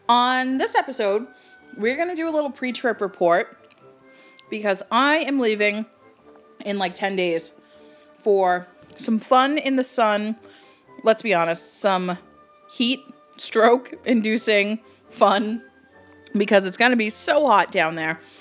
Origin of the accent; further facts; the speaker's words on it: Massachusetts, United States; We are flying JetBlue out of Providence because I don't know if we ever told everyone we're from Cape Cod.